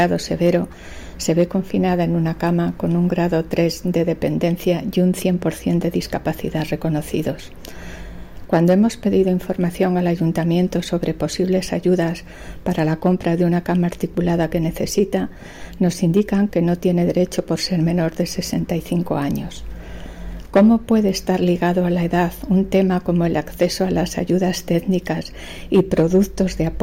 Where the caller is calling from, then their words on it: Madrid, Community of Madrid, Spain; de Madrid y hablo en nombre de mi hija